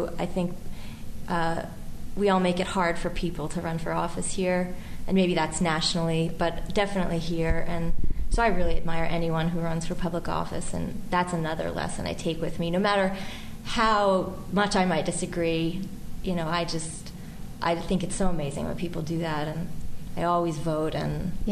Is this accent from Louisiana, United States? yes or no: no; Philadelphia, Pennsylvania, United States; And I grew up there. I was born in Chestnut Hill, actually, and quickly my parents moved to Mount Airy into a home on a really small, beautiful street.